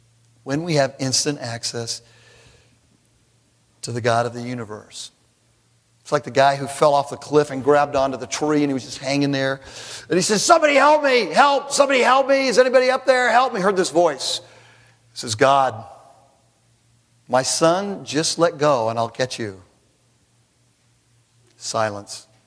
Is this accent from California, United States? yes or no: yes; California, United States; I'm from Southern California, and I've been here for 20 years.